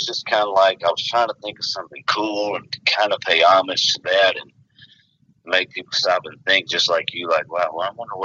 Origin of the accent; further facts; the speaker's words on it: Louisiana, United States; I grew up, I'm from North Louisiana. People that have any knowledge of North Louisiana, there's two what would be considered pretty big towns in North Louisiana, would be Monroe and Shreveport.